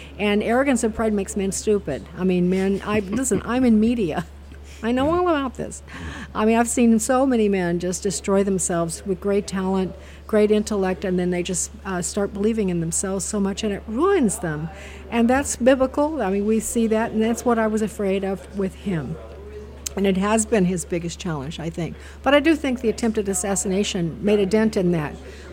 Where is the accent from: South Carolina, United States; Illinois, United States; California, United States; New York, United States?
Illinois, United States; Chicago; I'm from the Midwest. I'm from Chicago originally. And my husband and I have been in D.C. for years.